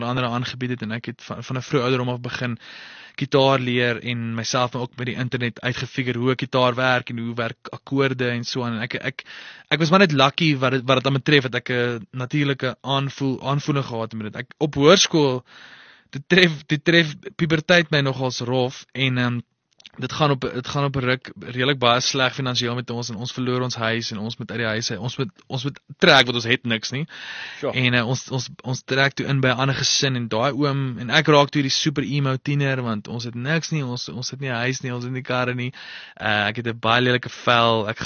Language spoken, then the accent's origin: Afrikaans; Potchefstroom, North West, South Africa; ek het groot geword in Potchefstroom, laerskool, hoërskool